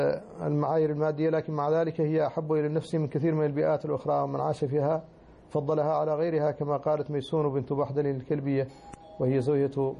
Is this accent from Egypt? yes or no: no; Mauritania; born there; وقد ولدت في موريتانيا في بادية عند بير لنا اسمها شهلات، وهي جمع مؤنث سالم لشهلة، وهي اسم ربوة، وهي ثلاث شهلات